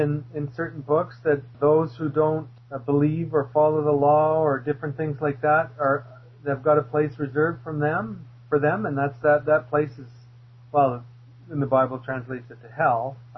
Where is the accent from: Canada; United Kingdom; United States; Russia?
Canada; and me being Canadian, I'd have to say that Canadians are active in that process too